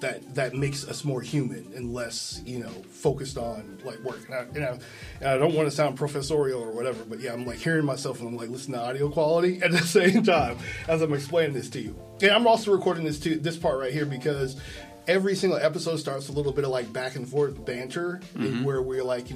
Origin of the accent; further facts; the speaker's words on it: Kansas, United States; I was born and raised in Kansas, and being black in Kansas